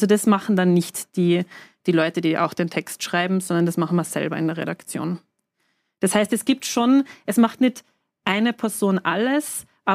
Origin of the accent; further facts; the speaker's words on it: Tyrol, Austria; obwohl Tirol natürlich wunderschön ist, muss ich als Tirolerin sagen